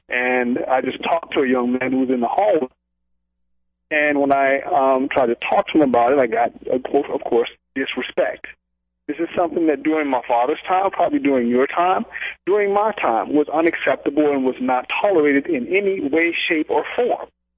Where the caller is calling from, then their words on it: Maryland, United States; I'm calling from Maryland.